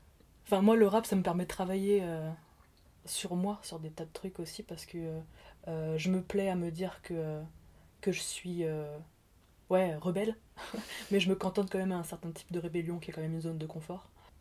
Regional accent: Champigny-sur-Marne, Île-de-France, France; c'est tourné en région parisienne, chez moi, c'est tourné chez nous. C'est tourné chez nous, puisqu'on vient de Champigny-sur-Marne. C'est tourné au Bois l'Abbé, voilà, que j'ai fréquenté toute ma jeunesse

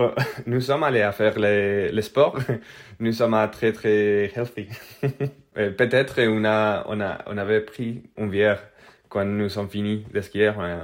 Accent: Spain; French is a second language; moved away as an adult; now in Geneva, Switzerland; Et je viens de l'Espagne et je suis un ingénieur qui a commencé à travailler à Genève.

